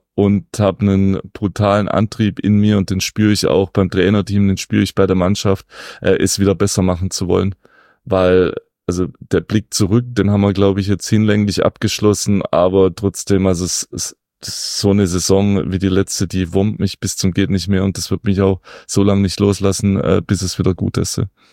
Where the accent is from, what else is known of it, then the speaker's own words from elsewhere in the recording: Lake Constance area, Germany; ich mal ein, zwei Tage in die Heimat fahren kann, ich komme aus der Nähe des Bodensees